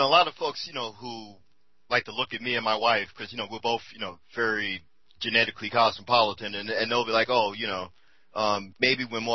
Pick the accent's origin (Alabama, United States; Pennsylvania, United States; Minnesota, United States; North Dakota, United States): Pennsylvania, United States; Philadelphia; I'm coming from Philly